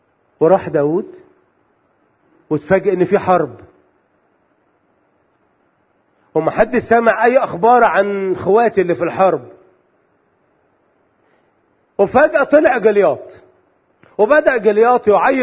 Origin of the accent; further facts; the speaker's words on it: Alexandria, Alexandria Governorate, Egypt; عندنا في اسكندريه في منطقه كده